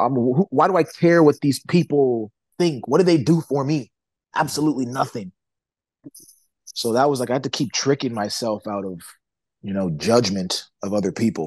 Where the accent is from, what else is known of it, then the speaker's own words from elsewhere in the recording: Mississippi, United States; also born or lived in St. John's, Canada / Kansas; My dad, when I was growing up, he worked in Mississippi. So I was in Mississippi. I was born in St. John's, Newfoundland, which is like a rock. So I'm used to like small town places.